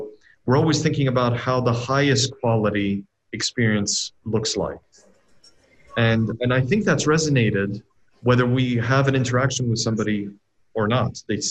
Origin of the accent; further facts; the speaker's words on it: Saudi Arabia; Well, I mean, so I grew up in Saudi Arabia at the time, and in the 80s, it was a far, far away land